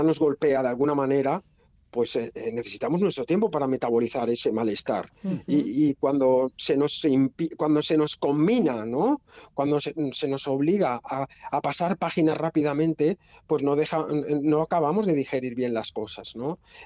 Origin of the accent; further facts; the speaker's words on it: Barcelona, Catalonia, Spain; yo vengo de donde vengo de un barrio periférico de Barcelona donde en los años 80 pues o corrías o te pegabas con los otros críos